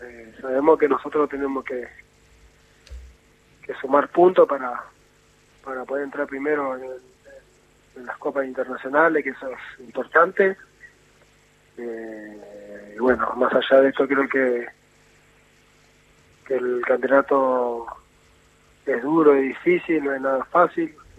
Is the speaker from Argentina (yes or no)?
yes; Argentina; que sabemos que todos los argentinos estamos esperando que Argentina pueda salir campeón